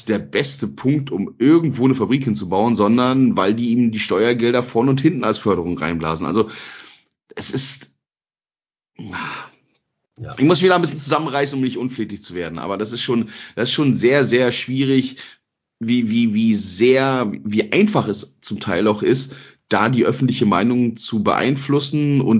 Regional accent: East Germany, Germany; einmal Zone, immer Zone, und ich weiß, ich komme aus der Zone, insofern.

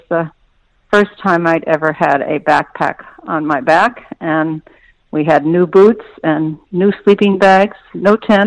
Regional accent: Indiana, United States; also born or lived in New York City, United States; I grew up in Indiana. We didn't have a lot of hiking and certainly didn't have mountains and ocean, but I did enjoy going to state parks there. And then I lived in New York City for about 13 years

